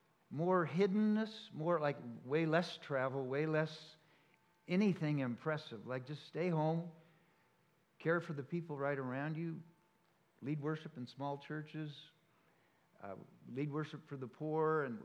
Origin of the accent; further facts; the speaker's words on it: Los Angeles, California, United States; moved away as an adult; now in Canada; By the way, I am from Los Angeles, and then I moved to Canada later in my life.